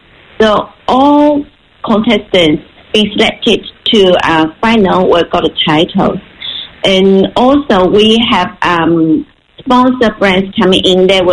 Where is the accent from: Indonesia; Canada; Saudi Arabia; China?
China; I'm from China